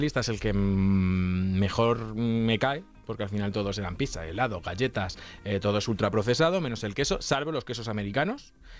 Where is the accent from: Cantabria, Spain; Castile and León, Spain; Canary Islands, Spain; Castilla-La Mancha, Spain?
Castilla-La Mancha, Spain; Mira, yo soy manchego